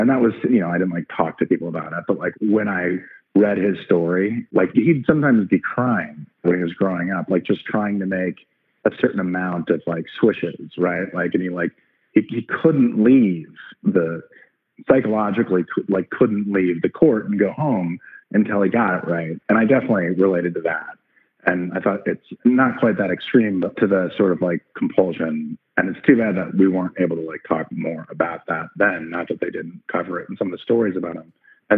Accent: Chicago, Illinois, United States; now in Denver, United States; I was a big Jordan fan because I was from Chicago originally before we had to move to Denver.

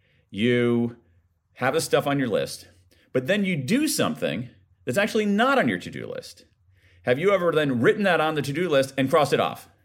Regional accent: Ohio, United States; And as they say in my home state of Ohio, that's a hard egg to unscramble, man.

